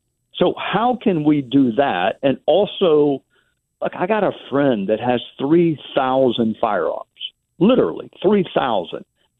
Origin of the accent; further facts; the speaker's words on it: Greenville, South Carolina, United States; born there; now in Spartanburg, United States; Now, I live in Spartanburg, but obviously I was born in Greenville.